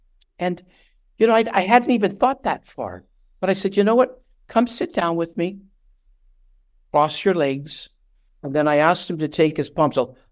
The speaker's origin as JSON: {"language": "English", "country": "Canada", "tie": "born or raised there", "said": "When I grew up in Canada, when I was a little boy, I never had pets."}